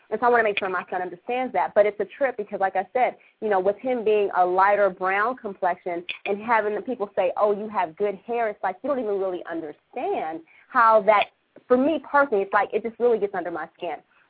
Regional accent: California, United States; Growing up in California, for me, like I said, I was exposed to every race and culture under the sun, you know, eating menudo and doing all that cool stuff.

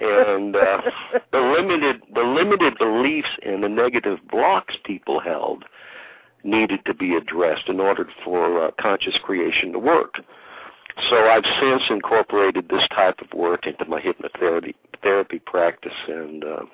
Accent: North Carolina, United States; from North Carolina, and tonight I'm trying out to be the next co-host.

